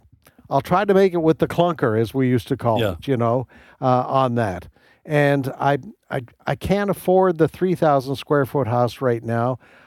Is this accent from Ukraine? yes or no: no; Canada; now in United States; when I was growing up, and yes, I grew up in Canada, but I think similar experiences here in the United States